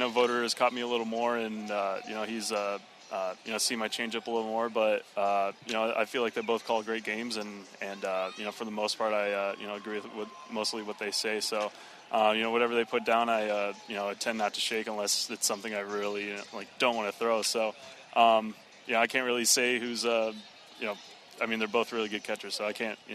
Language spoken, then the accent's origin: English; Indiana, United States; You know, I grew up in Indiana, lived in Indiana my whole life.